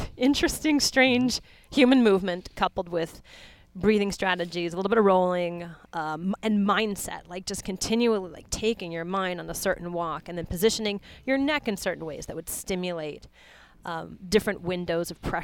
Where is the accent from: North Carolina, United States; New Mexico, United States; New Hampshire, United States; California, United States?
New Mexico, United States; Santa Fe; So I grew up in Santa Fe, New Mexico, and I discovered yoga around 11 years old.